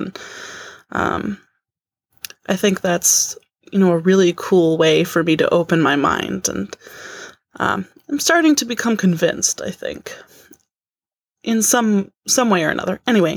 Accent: Albany, New York, United States; I'm from Albany, New York. As a side note, I've noticed that you guys don't get a whole lot of submissions, calls, and the like from this neck of the woods

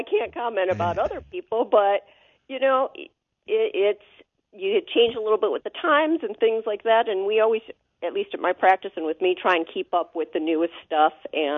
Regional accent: Bloomfield, Michigan, United States; I am born and raised in Bloomfield. I'm a first-generation American. Both my parents were born in Poland and survived World War II and wound up meeting in England and moving here.

